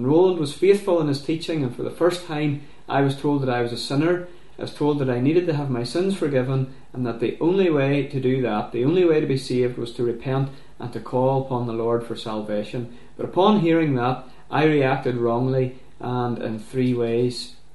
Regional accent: Londonderry, Northern Ireland, United Kingdom; now in Magherafelt, United Kingdom; I'm originally from Londonderry, but I now live just outside Macrofelt.

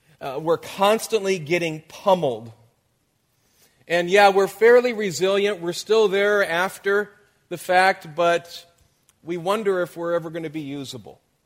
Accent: Detroit, Michigan, United States; I'm from the Detroit area. I grew up in the auto industry.

